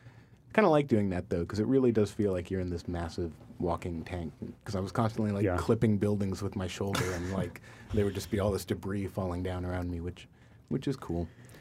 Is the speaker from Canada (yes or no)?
yes; Ottawa, Ontario, Canada; born there; I was born in Ottawa.